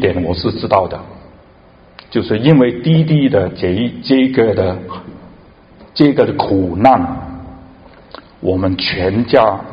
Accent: Hong Kong; 我原籍我是在香港出生长大，但是我的父母不是在香港的出生长大的，我父母是来自中国，其实大部分的香港都是来自中国啊。我们是海南人，大家听过海南吧？

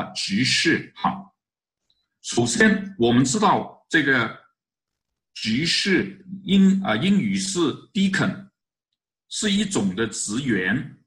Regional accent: China; 外邦人就是所有不是犹太人的，他们都是外邦人啊，包括我们原来，包括我们中国人也是啊，外邦人。

